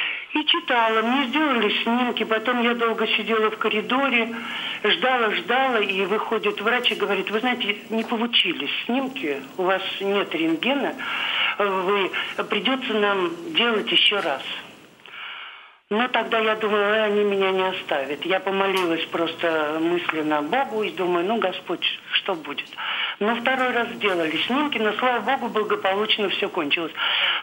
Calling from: Saint Petersburg, Russia; Здравствуйте, я из Санкт-Петербурга

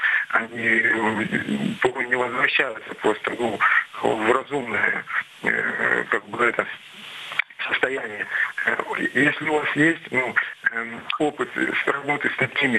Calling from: Irkutsk, Irkutsk Oblast, Russia; я звоню из Иркутска.

